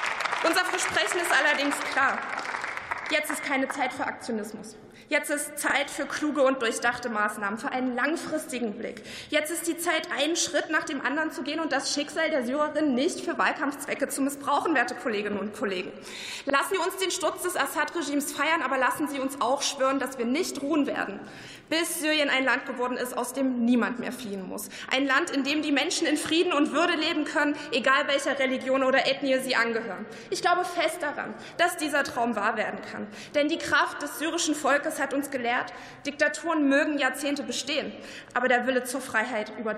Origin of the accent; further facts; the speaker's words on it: Germany; Für mich als Deutsche mit syrischen Wurzeln bedeutet dieser Moment auch eine Verpflichtung.